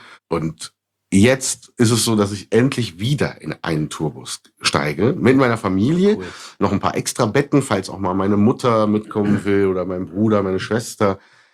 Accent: Berlin, Germany; Und meine Mutter kam ja nach Deutschland in den 70er Jahren, um bei Siemens zu arbeiten. Deswegen bin ich ja in Siemensstadt auch groß geworden.

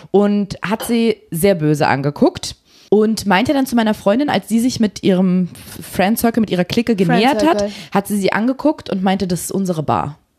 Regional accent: United States; So sind wir Amerikaner.

